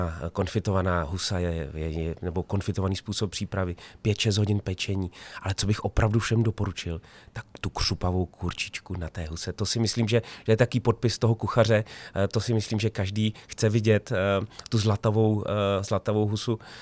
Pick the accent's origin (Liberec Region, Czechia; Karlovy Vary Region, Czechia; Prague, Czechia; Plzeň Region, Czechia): Prague, Czechia; takže já třeba si dám u nás v Praze, pak si dám v Plzni a pak jdu na Šumavu